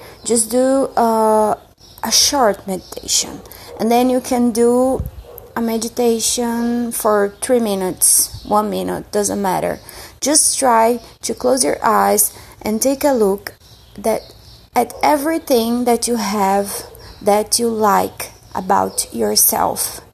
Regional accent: Brazil; first language Portuguese; English is a second language; I'm originally from Brazil, so forgive my accent.

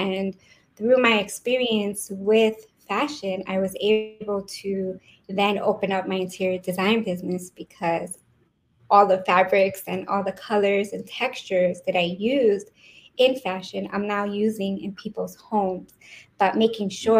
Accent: Elizabeth, New Jersey, United States; also born or lived in Brooklyn; And I was born in Brooklyn, New York, and hey. I was raised in Elizabeth, New Jersey, where I would say would be the ghetto of Elizabeth, New Jersey, per se.

